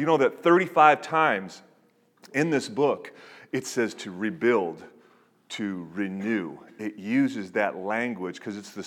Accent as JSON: {"language": "English", "town": "Detroit", "region": "Michigan", "country": "United States", "said": "So I'm from Detroit. I don't know if you realize this, but Detroit's a good place to be from, okay?"}